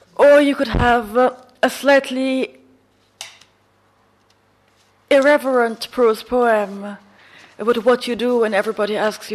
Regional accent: Trinidad & Tobago; born there; I was born in Trinidad in 1973.

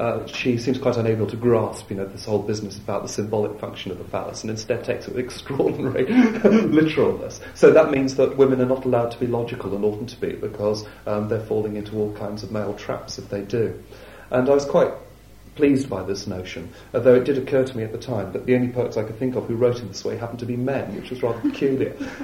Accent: South West England, United Kingdom; And I'd not been to London before, or lived in a big city. I was brought up on Dartmoor, in fact, so quite isolated circumstances.

